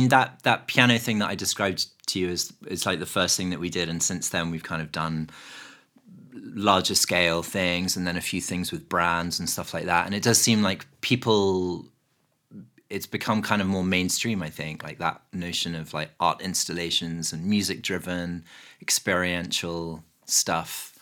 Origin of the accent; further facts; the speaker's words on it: London, United Kingdom; moved away as an adult; also born or lived in New York; now in Los Angeles, United States; I grew up in West London, and then I moved to New York, and I lived there for 15 years. I moved there in like 2002, and then I've been in LA for 5 years. So yeah, I've been in the States for about 20 years.